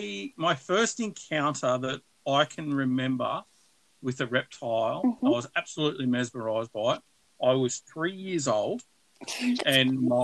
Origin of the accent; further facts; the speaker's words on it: Victoria, Australia; I grew up in Victoria. I was the youngest person to hold their venomous snake license in Victoria.